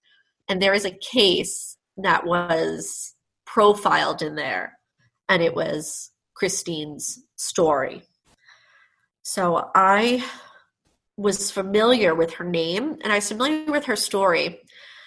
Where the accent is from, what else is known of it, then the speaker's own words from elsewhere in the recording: New York, United States; I remember it from growing up in Nassau County.